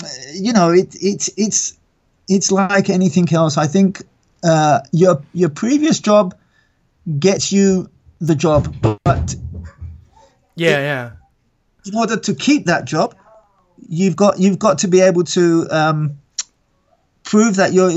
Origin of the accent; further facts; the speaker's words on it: England, United Kingdom; And that was a huge culture shock for me, and I'm English.